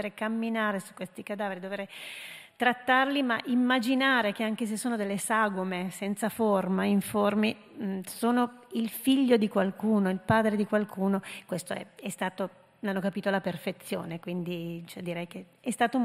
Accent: Canada; io sono cresciuta in Canada, io non volevo mai tornare in Canada

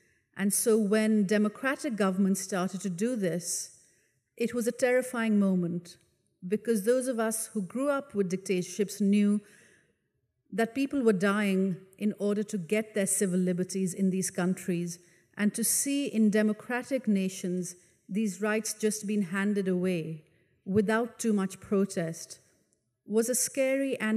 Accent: Pakistan; I grew up in Pakistan in a military dictatorship.

